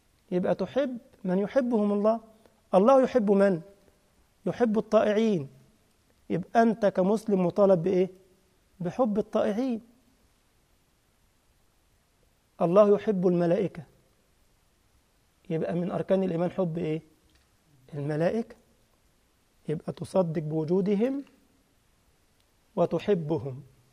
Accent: Egypt; لأن أنا مصري بقى أتكلم عن مصر فقط،

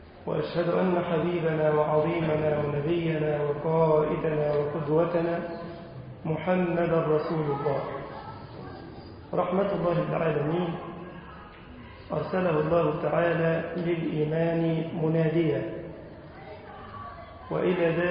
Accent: Egypt; اللهم أمن بلدنا مصر يا رب العالمين

